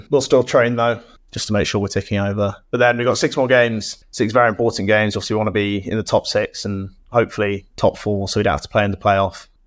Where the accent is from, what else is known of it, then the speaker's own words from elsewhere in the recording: England, United Kingdom; now in France; I thought being English, I was going to get a cold shoulder, but they're extremely welcoming.